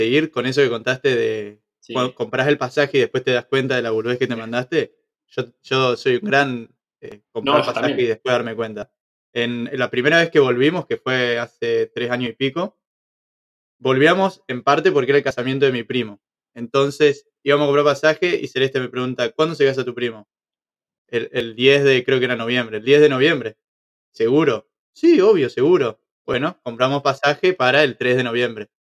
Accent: Entre Ríos, Argentina; accent: Entre Ríos; pero que hablen entrerriano, que es mi provincia, que hablen con mi tonada o con más tonada que yo, que no tengo tanta tonada, me resulta raro.

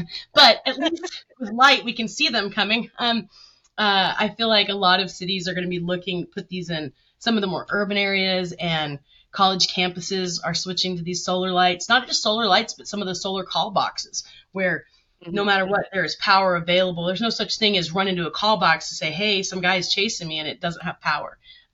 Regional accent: Texas, United States; But Texas doesn't have as much water as it looks like, and that's my home state.

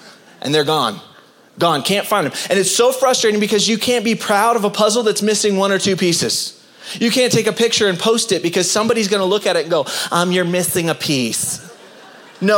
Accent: San Diego, California, United States; All right, I'm from San Diego. I like the warm.

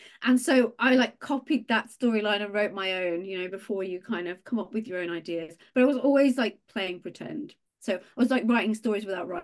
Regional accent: United Kingdom; I am British.

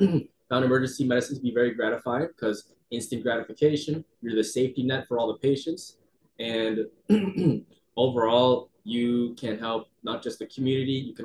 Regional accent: Irvine, California, United States; So, yep, I'm from Irvine, California. Went to Florida for medical school, going to SU as well.

